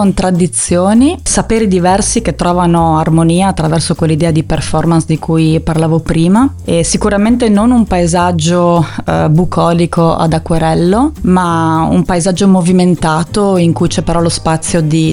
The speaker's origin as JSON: {"language": "Italian", "region": "Friuli-Venezia Giulia", "country": "Italy", "said": "Da buona friulana, parto da una base di timidezza"}